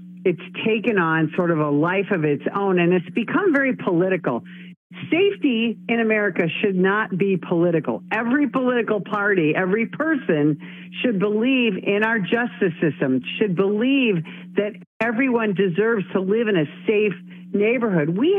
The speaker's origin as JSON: {"language": "English", "region": "Illinois", "country": "United States", "tie": "born or raised there", "said": "I was born and raised in Illinois. Illinois, you know, we have a reputation for having a corrupt political system."}